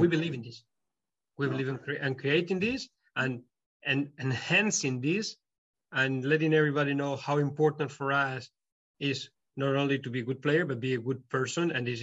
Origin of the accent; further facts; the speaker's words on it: Spain; English is a second language; And look, I'm from Spain, okay?